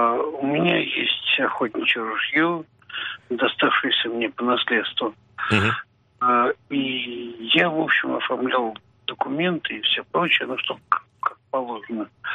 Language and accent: Russian; Moscow, Russia; Ну, как это, и он, и я, мы москвичи. Коренные москвичи, да.